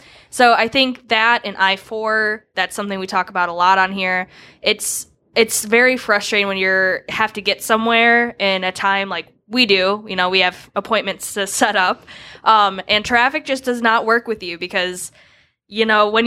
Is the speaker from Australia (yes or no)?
no; Kenosha, Wisconsin, United States; Growing up in Kenosha, we had like three major roads.